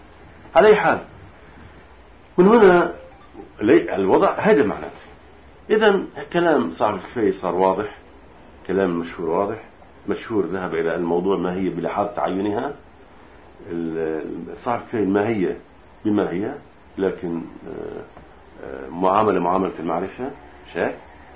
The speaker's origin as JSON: {"language": "Arabic", "country": "Lebanon", "said": "ومثل وطن للجندي عندنا بلبنان"}